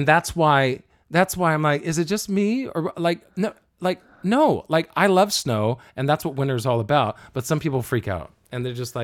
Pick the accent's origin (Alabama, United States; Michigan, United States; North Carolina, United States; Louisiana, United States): Alabama, United States; Oh, where are you from? Alabama. Oh, Alabama. That's what I get all the time.